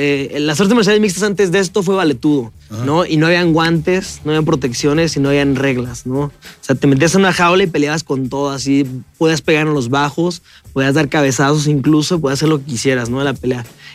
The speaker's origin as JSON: {"language": "Spanish", "town": "Morelia", "region": "Michoacán", "country": "Mexico", "lives_now": "Mexico City, Mexico", "said": "Yo soy de Morelia, Michoacán"}